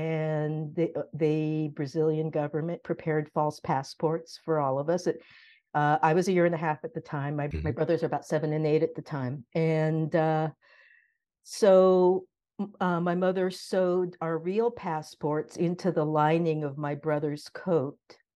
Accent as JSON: {"language": "English", "town": "Monterey", "region": "California", "country": "United States", "tie": "born or raised there", "also_born_or_lived": "Damascus, Syria", "said": "Okay. Well, I grew up in Monterey, California, but I am an immigrant. I was born in Damascus, Syria. And when I was a year and a half, I fled Syria with my family."}